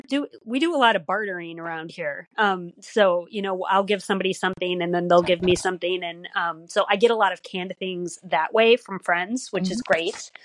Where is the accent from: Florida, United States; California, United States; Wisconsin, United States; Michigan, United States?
Wisconsin, United States; So I am originally from Wisconsin.